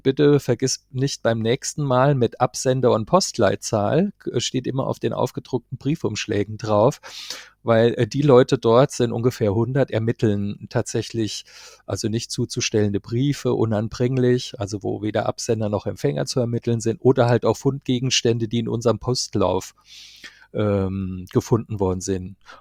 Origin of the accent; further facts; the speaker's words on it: Marburg, Hesse, Germany; Ich kann zwar nicht als Karnevalshochburg in meiner Heimatstadt Marburg glänzen